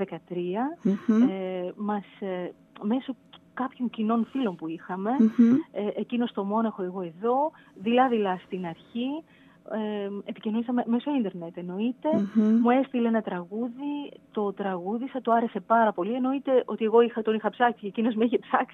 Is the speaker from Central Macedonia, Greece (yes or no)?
no; Crete, Greece; επειδή είμαι από την Κρήτη, κάπως η προφορά μοιάζει σε κάποιον